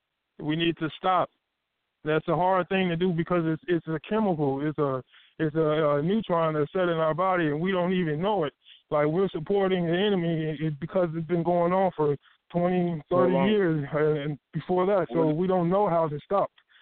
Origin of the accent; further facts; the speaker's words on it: Texas, United States; I'm from Texas. You know, I come from the bottom.